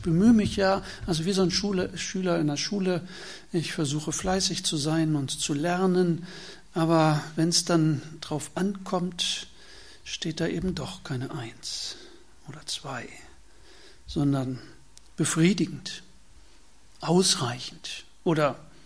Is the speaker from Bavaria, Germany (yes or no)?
no; North Rhine-Westphalia, Germany; bei uns in Westfalen sagt man Idötz oder Döpken